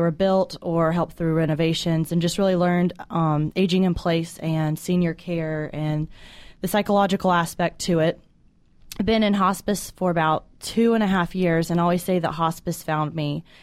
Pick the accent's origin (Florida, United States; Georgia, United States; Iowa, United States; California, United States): Georgia, United States; I am from Georgia, born and raised, so very local to the surrounding areas that we cover.